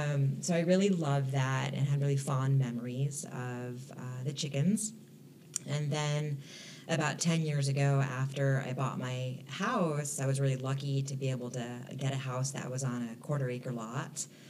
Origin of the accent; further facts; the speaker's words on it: Tucson, Arizona, United States; Well, my family had chickens when I was growing up, when I was really, really young. I was born in Tucson.